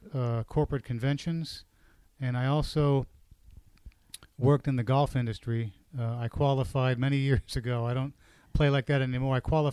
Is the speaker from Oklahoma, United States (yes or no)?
no; Deerfield Beach, Florida, United States; also born or lived in New York; I grew up in St. Ambrose Catholic Church in Deerfield Beach, Florida.